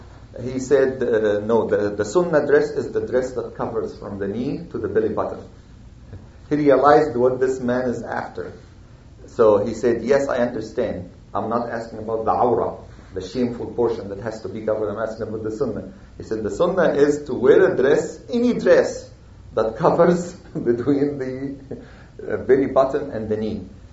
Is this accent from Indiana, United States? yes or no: yes; Indiana, United States; I came from Indiana, and there is a city in Indiana.